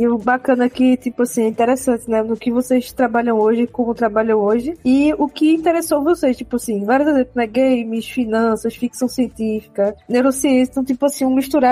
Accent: Northeast Region, Brazil; Não sou de Natal, mas sou do Nordeste.

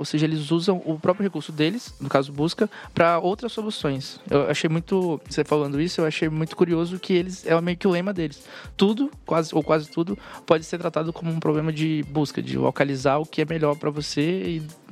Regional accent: Amazonas, Brazil; Então, sou natural do Amazonas

